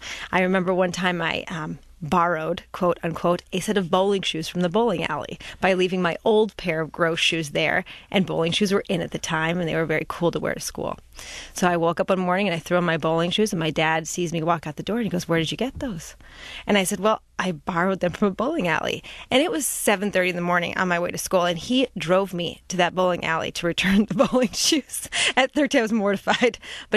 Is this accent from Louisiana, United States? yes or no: no; El Cajon, California, United States; I grew up in San Diego. I grew up in El Cajon, which is in the East County of San Diego.